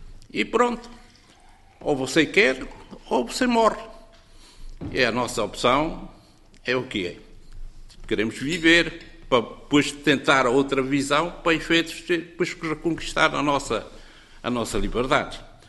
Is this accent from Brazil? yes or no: no; Portugal; Eu estou aposentado. Sou aposentado português. Continuo a dizer que eu sou português.